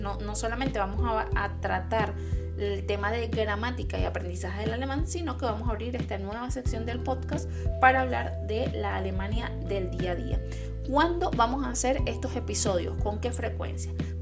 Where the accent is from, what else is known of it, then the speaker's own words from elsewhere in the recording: Venezuela; now in Germany; yo soy venezolana, pero aparte he vivido en otros países en Latinoamérica